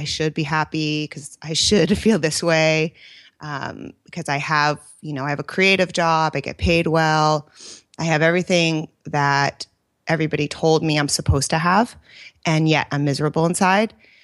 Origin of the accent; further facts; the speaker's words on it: California, United States; also born or lived in New York; I born and raised in the Bay Area. And went to UCLA, and after school, I basically did the corporate route for 10 years, so all of my 20s.